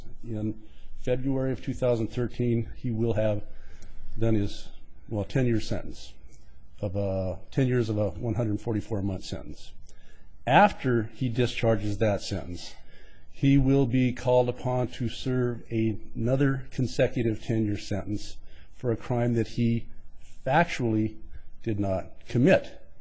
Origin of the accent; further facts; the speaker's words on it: Helena, Montana, United States; I'm an attorney from Helena, Montana.